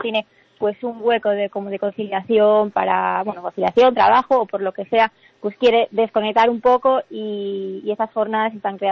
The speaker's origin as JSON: {"language": "Spanish", "town": "Ferrol", "region": "Galicia", "country": "Spain", "said": "yo soy de Ferrol, ¿eh? Ah, yo soy de Ferrol, mis socias de Miño."}